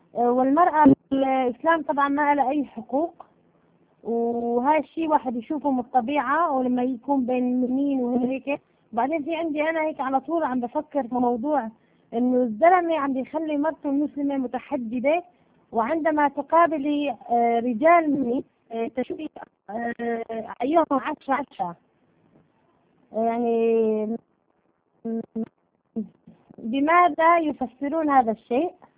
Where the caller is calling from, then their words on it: Sweden